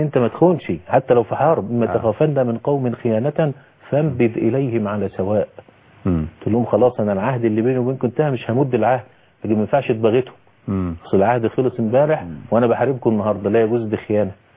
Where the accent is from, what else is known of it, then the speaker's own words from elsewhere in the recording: Egypt; يعني الزوج ده احنا عندنا في مصر رئيس وزراء واحد.